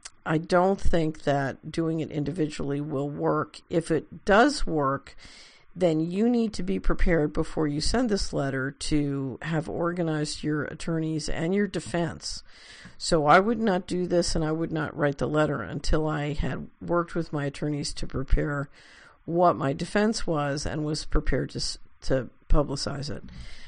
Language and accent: English; Boston, Massachusetts, United States; now in St. Louis, United States; I am from Boston 45 years and now in St. Louis 25 years.